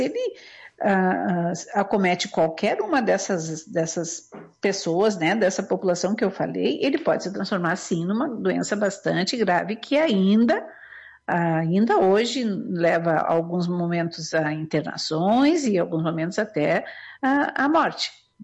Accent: South Region, Brazil; nós como brasileiros e pessoas que enfrentam o nosso inverno, nós aqui no sul

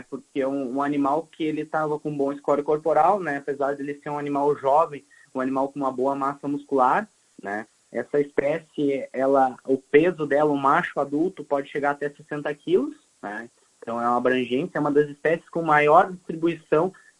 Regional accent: Vacaria, Rio Grande do Sul, Brazil; Eu até brinco que Vacaria é a minha terra natal e também a terra dos pumas, né?

